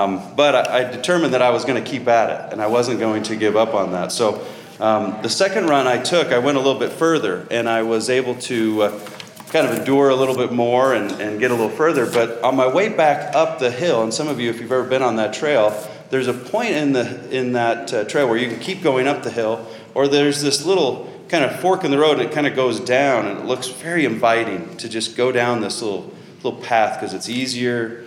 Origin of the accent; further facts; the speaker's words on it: Missouri, United States; But I grew up in Missouri for the most part and learned to love the Cardinals, so I've got that going for me too. I've lived in Utah now for about 20 years